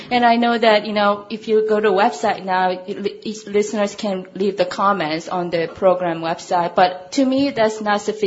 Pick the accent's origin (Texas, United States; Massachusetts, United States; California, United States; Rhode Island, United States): California, United States; I'm from South Bay. You know, I live in San Jose, and I also, you know, spend quite a time, some time in San Mateo County.